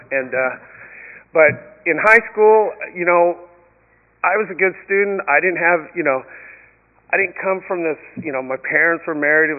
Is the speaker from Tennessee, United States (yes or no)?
no; Santa Ana, California, United States; I grew up in Santa Ana and I went to John Muir Elementary. It was right there at 4th and Grand. It's right there in the barrio.